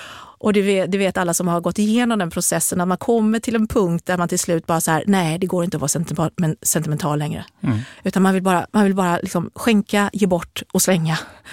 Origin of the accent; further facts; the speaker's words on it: Sweden; Nej, men jag är från Sverige